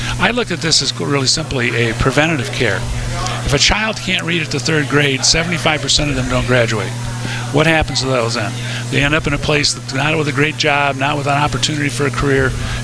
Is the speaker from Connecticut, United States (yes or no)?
no; Detroit, Michigan, United States; I grew up in Detroit, so I'm from a Detroiter